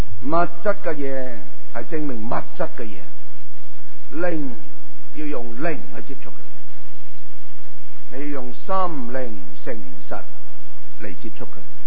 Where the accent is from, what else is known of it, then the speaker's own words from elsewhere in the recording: China; 但我们中国人就是这样的